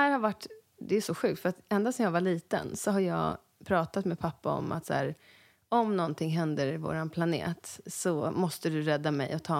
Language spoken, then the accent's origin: Swedish; Älta, Stockholm County, Sweden; det här är soundtracket i hela min uppväxt i huset i Älta.